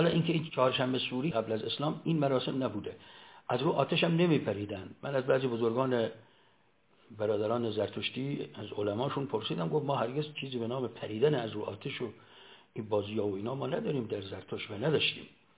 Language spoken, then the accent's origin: Persian; Iran; ما ایرانی هستیم